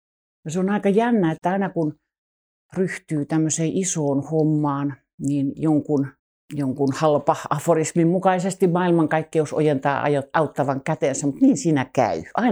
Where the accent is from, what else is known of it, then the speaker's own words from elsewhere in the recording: Tampere, Pirkanmaa, Finland; ja olen tamperelainen kirjailija, käsikirjoittaja ja näytelmäkirjailija.